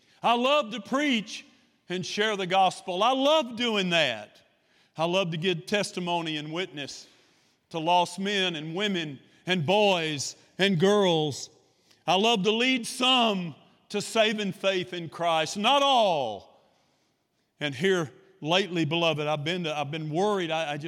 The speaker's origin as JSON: {"language": "English", "country": "United States", "said": "I live in this country, and I can't change the fact that I'm an American, and God has called me to preach and to pastor."}